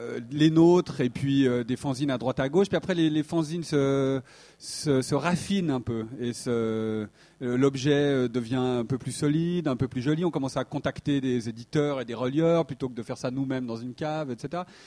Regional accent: Switzerland; Oui, voilà, je suis suisse, ouais.

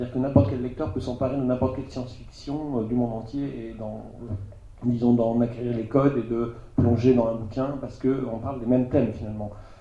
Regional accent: Pays de la Loire, France; first language Vendée patois; Je suis un rural, là. Les ruraux dans la science-fiction sont assez rares. J'ai parlé de patois vendéen jusqu'à l'âge de 10 ans, ce qui me rapproche plutôt des Québécois.

